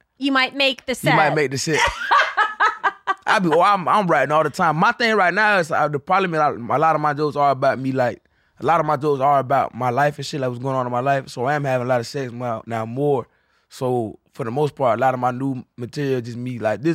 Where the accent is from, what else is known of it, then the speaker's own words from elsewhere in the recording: Florida, United States; now in Austin, United States; I'm from Florida.